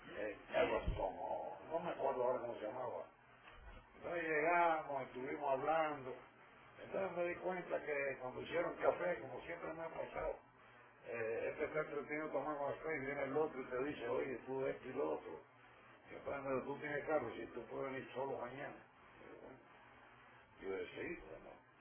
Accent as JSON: {"language": "Spanish", "country": "Cuba", "said": "yo soy cubano algunas veces, no todas las veces."}